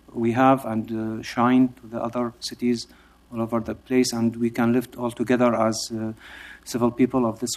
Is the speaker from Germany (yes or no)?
no; Iraq; English is a second language; That's the way we lived in Iraq